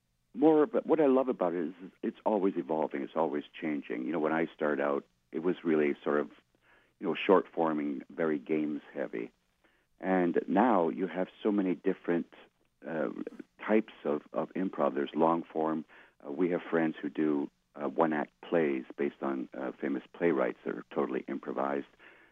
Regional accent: Vancouver, British Columbia, Canada; grew up together in Vancouver, so I've known him almost forever.

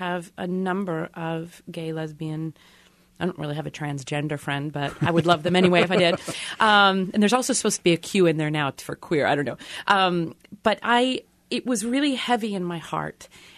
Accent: Kansas, United States; But it's they kind of love the fact that I'm from Kansas over there. I'm proud of it.

